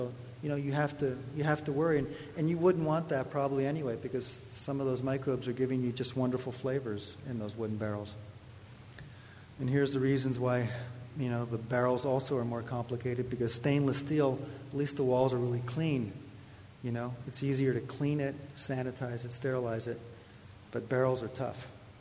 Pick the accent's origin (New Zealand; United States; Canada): Canada; accent: Canadian; there's my Canadian accent